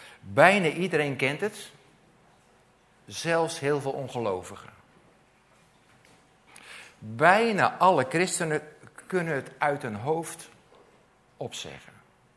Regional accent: Enschede, Overijssel, Netherlands; Wij komen uit Enschede, daar was het heel warm vannacht.

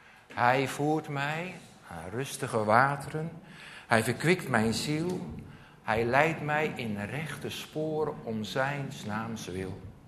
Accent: Enschede, Overijssel, Netherlands; Wij komen uit Enschede, daar was het heel warm vannacht.

